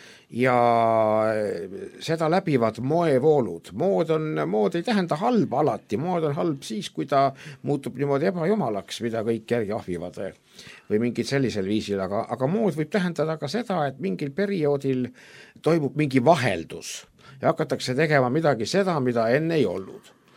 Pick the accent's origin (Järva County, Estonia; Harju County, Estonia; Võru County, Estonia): Järva County, Estonia; Türi; ise ma olen Türilt. Mina Türilt ei mäleta, et oleks nii palju küünlaid